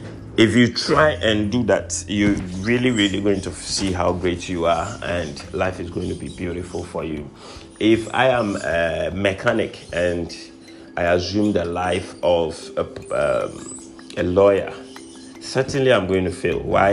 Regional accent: Prampram, Greater Accra, Ghana; very genius, and I come from Ghana, pram pram, and I'm not like any other person.

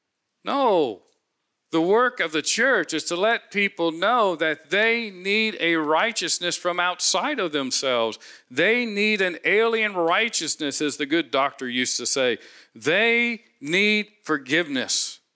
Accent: Cincinnati, Ohio, United States; Sherry and I grew up in Cincinnati.

